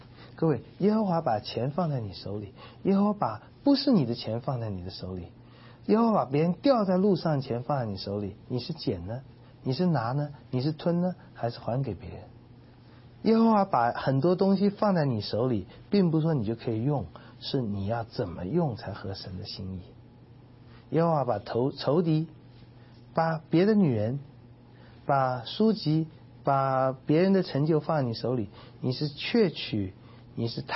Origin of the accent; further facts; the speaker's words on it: China; 从我们中国人话来讲